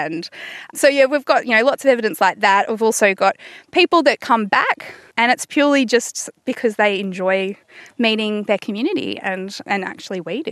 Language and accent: English; Australia; There is this disconnection in our community that I've witnessed, growing up in Australia, between, you know, where our food comes from and just the seasons in nature